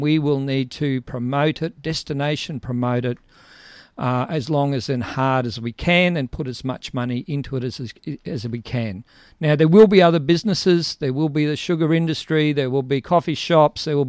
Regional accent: Townsville, Queensland, Australia; I have lived in the region most all of my life. So I was born in Townsville, educated at the James Cook University in Townsville

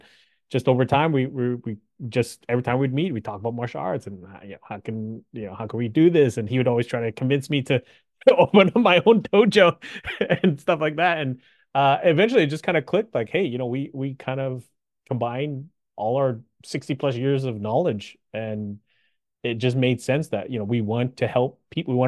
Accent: Canada; I was born and raised in Canada, and Conrad grew up in Denver, Colorado.

